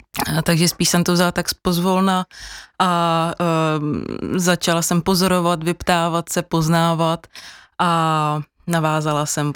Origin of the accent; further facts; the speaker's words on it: Šumava, Czechia; Ale já úplně nejsem srdcem rodilý Pražák, takže mě to furt táhlo zpátky na Šumavu.